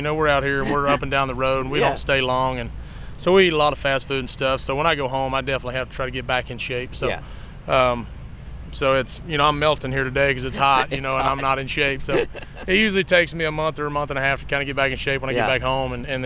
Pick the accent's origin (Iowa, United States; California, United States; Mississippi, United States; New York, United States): Mississippi, United States; Mississippi. Yeah. I'm living about 30 minutes just south of Memphis, Tennessee.